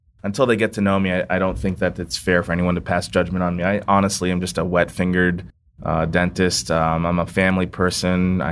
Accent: Ohio, United States; I was born in Ohio, raised in Ohio.

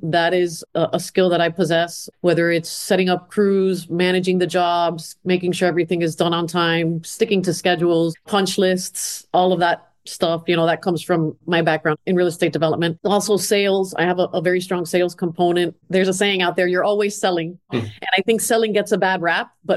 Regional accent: Miami, Florida, United States; So my parents were Cuban. So I grew up in Miami, moved around a little bit, but basically mostly went to school in Florida, went to college in Florida International University.

